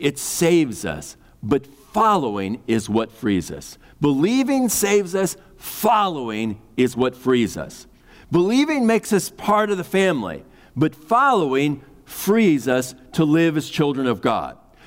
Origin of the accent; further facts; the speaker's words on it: Kansas City, United States; I grew up in Kansas City